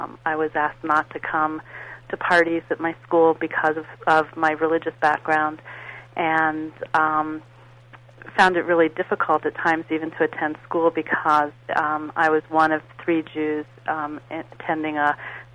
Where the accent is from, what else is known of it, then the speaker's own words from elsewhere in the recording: Miami, Florida, United States; I live in Colorado. I've been here the last 23 years, but I grew up in Miami, and I was raised a practicing Jew from the conservative movement